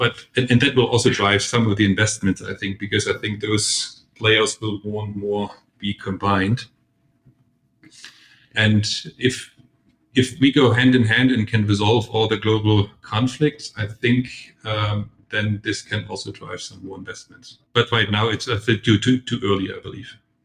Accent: Germany; English is a second language; But as you can hear in my accent, I'm also German. In Europe, we have a strong push

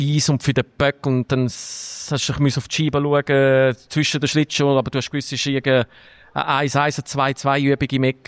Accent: Switzerland; als Schweizer

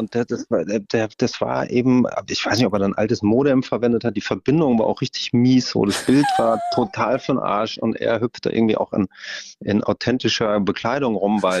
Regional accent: North Rhine-Westphalia, Germany; now in Berlin, Germany; Ich rufe tatsächlich aus Berlin an. Mhm. Bin eigentlich Ostwestfale und meine Geschichte spielt auch in Ostwestfalen. Mhm. Aber mich hat es irgendwie in den letzten Jahren nach Berlin verschlagen.

